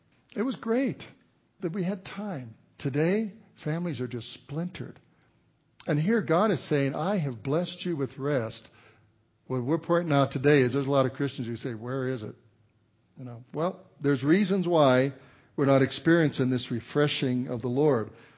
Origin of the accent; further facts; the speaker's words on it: Walsenburg, Colorado, United States; I grew up in Walsenburg, Colorado. You know, my dad worked hard. He worked in the mines